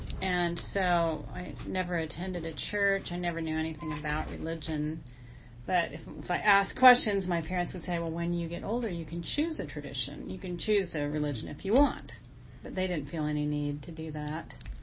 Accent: Topeka, Kansas, United States; I grew up in Topeka.

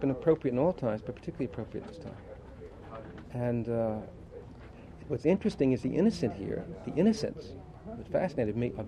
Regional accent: United States; I'm an American middle class Jew. My father came over from Poland.

